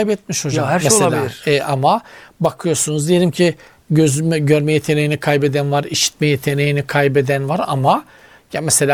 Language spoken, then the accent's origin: Turkish; Black Sea Region, Turkey; Böyle çok tabii darlanırım. Bizim Karadeniz'de öyle dar yerde darlanır yani.